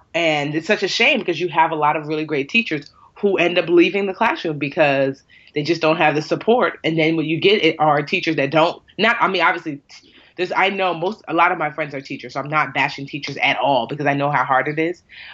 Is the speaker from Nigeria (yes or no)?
yes; Nigeria; because I'm Nigerian